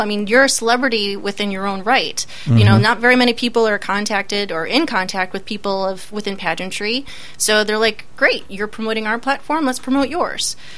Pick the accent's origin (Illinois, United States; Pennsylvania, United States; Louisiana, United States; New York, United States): Illinois, United States; Blue Island; You know, my hometown is very supportive. I'm from Blue Island.